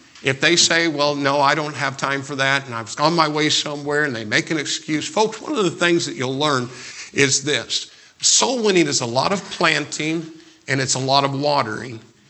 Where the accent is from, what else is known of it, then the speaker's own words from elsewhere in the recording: Brazil, Indiana, United States; also born or lived in Greencastle, United States; we moved from Greencastle to Brazil, Indiana, and crossed the road with some Christian folks.